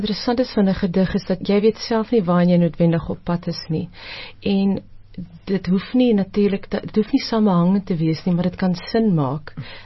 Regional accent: Free State, South Africa; Destyds waar ek groot geword op die Vrystaat se platteland in die Noordweste, was dit altyd mooi weer en warm oor die radio.

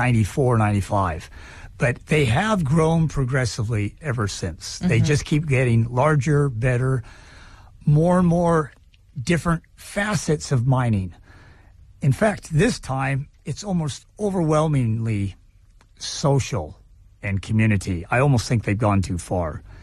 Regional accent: Kellogg, Idaho, United States; Oh, I grew up in Kellogg, Idaho

